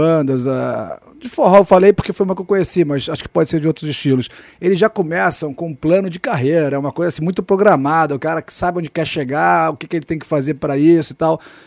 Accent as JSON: {"language": "Portuguese", "region": "Rio de Janeiro", "country": "Brazil", "tie": "born or raised there", "said": "Eu nasci em 70, fui adolescente no Rio"}